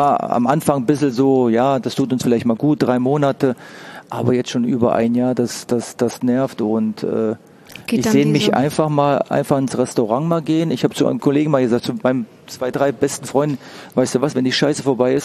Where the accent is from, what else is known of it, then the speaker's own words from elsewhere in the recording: East Germany, Germany; Wir waren damals, donnerstags waren wir in einer Mokka-Milcheisbar, hieß die bei uns im Osten.